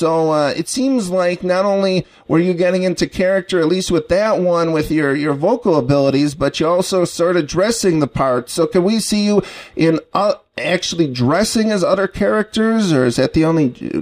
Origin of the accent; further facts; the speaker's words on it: Chicago, Illinois, United States; accent: Chicago; I talk exactly like my dad. We both talk like we're from Chicago, so there you go.